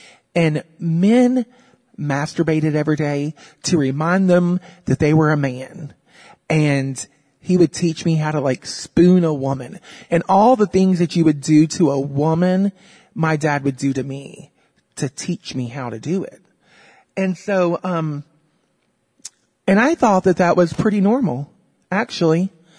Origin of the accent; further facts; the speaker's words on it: Arkansas, United States; born there; I was born into a very dysfunctional family in the South. Actually, I was born in Arkansas, so it's the real South.